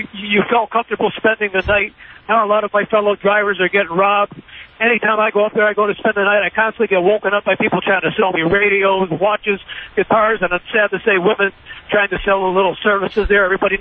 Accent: New Hampshire, United States; also born or lived in Vermont; Yeah, and I grew up in New Hampshire, Vermont.

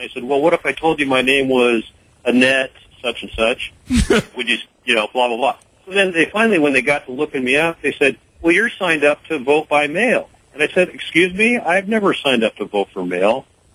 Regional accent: Oregon, United States; Oh, yeah. I grew up in Oregon.

